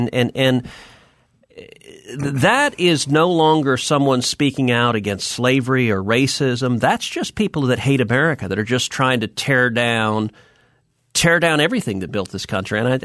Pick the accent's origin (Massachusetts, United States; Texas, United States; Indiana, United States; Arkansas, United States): Texas, United States; Houston; I grew up in Houston and got involved with a group called the Free Enterprise Institute